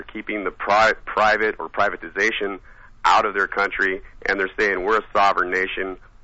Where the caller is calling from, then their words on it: Mississippi, United States; I'm actually at Sarge's house in Mississippi.